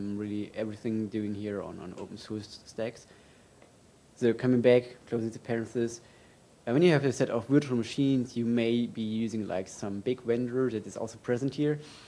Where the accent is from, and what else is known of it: Germany; English is a second language; moved away as an adult; now in Switzerland